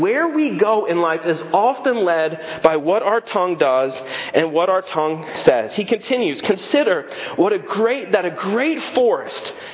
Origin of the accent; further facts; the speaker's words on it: Virginia, United States; now in Indiana, United States; I grew up in Virginia, so 1 to 3 inches of snow and everything shuts down. So here in Indiana, it's just nothing.